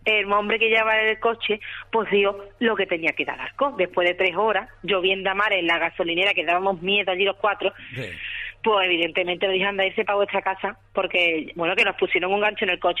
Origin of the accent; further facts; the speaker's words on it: Spain; yo soy española a muerte, yo independentista, regionalista, nada.